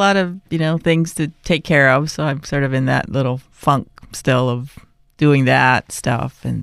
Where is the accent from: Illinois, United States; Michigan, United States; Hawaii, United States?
Hawaii, United States; I was born and grew up in Hawaii.